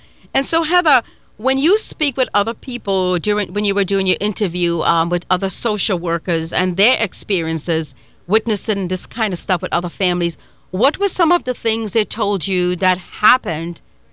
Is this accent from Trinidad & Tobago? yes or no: yes; Trinidad & Tobago; now in United States; Like, I came from Trinidad.